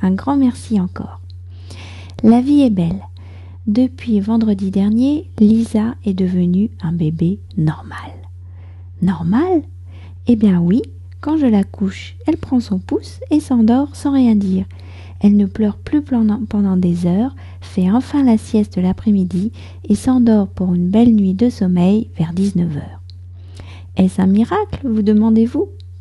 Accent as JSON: {"language": "French", "country": "France", "said": "je suis française, j'habite près de Paris"}